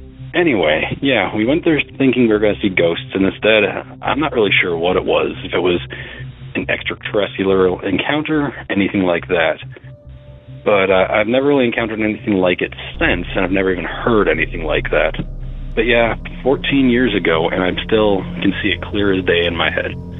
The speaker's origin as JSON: {"language": "English", "region": "Illinois", "country": "United States", "said": "I'm from Illinois."}